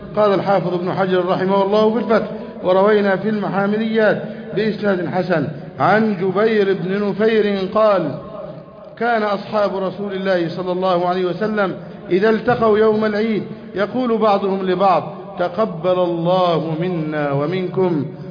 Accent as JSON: {"language": "Arabic", "country": "Egypt", "said": "اللهم احفظ بلدنا مصر، يا رب احفظ بلدنا مصر"}